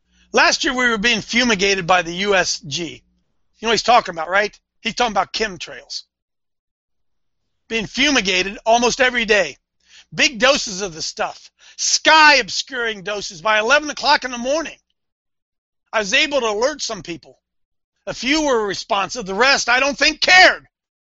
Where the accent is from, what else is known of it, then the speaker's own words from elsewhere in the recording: Ohio, United States; I don't know if he knows I'm from Ohio or not.